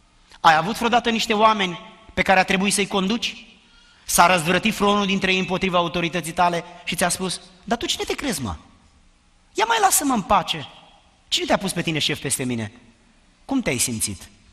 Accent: Romania; moved away as an adult; am plecat din România și am venit aici. Am riscat așa de mult și toată viața am trăit într-o țară unde mi s-a spus: a, dar tu de unde ești? Că parcă ai accent.

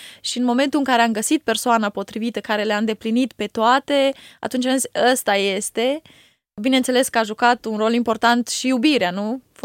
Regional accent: Straja, Suceava County, Romania; also born or lived in Săveni; M-am născut în Săveni, în Botoșani, în 85, dar am crescut în Bucovina, în nordul Moldovei, așa, în Straja, într-o familie ortodoxă. Până la vârsta de 16 ani, am fost și ortodoxă

